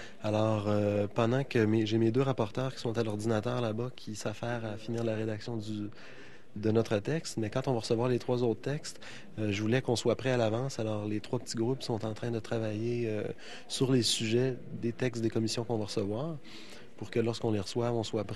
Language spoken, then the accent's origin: French; Quebec, Canada; moi, je suis du Canada, mais je viens du Québec et je dirais que dans mon cœur, je suis québécois.